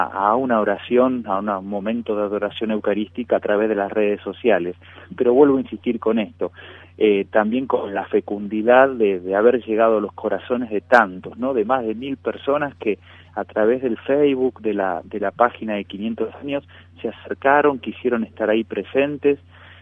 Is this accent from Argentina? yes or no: yes; Argentina